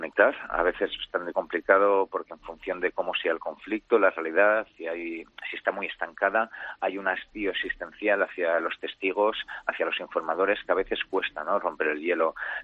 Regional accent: Zaragoza, Aragon, Spain; Pues yo ahora estoy en mi tierra, en Zaragoza, la echo mucho de menos, por son mis raíces, es mi pasado

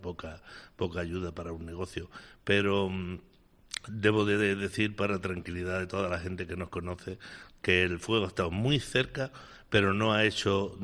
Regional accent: Andalusia, Spain; el pueblo andaluz tiene mucho eso, que la tragedia la vivimos muy fuerte

